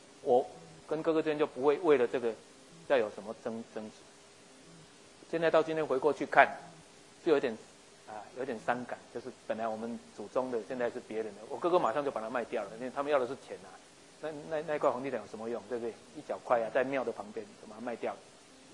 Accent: Changhua County, Taiwan; 我最近跟我孩子回来，我们带他们到彰化的坟墓去看我爸爸的墓地，那也就带他们去看我们的老家

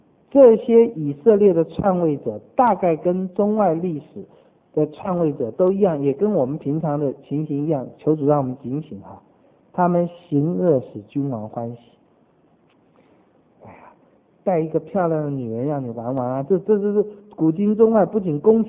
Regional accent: China; now in United States; 在美国那赌城常常会送啊，我们中国人好可怜，在美国很多中国，尤其我在打工那个时候

